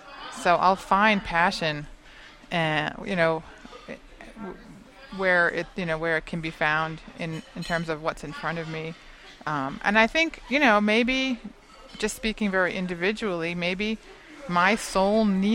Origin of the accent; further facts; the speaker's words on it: New York, United States; It was my home state, and that was a huge surprise and very lovely.